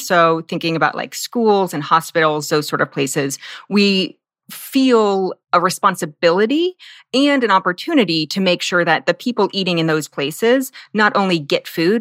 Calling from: Kansas City, Missouri, United States; And I'm calling in from Kansas City

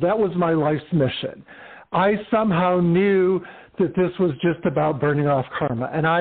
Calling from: Palm Springs, California, United States; I'm in Palm Springs, California.

